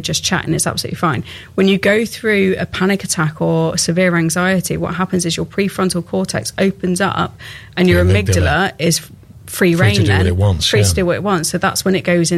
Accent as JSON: {"language": "English", "region": "South West England", "country": "United Kingdom", "said": "Now, I'm from Somerset, so the biggest kind of train station that I'd ever seen was Bath, Bristol, right?"}